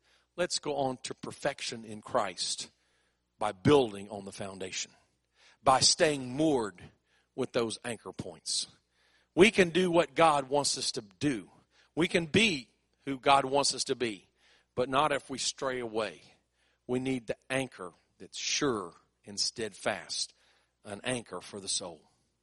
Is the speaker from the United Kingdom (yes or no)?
no; South Korea; moved away; I grew up in Korea where my parents were missionaries.